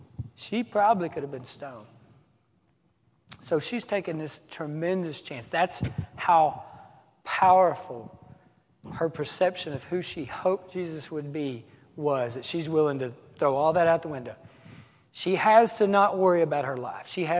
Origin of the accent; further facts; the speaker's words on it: Arkansas, United States; And I was, what in my culture growing up in Arkansas, we would have called a good old boy.